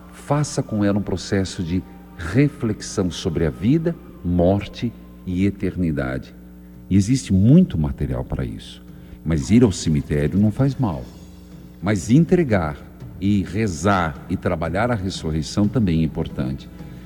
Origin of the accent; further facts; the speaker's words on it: Paraíso do Norte, Paraná, Brazil; born there; estou sentindo falta de ir para Paraíso do Norte, onde eu nasci.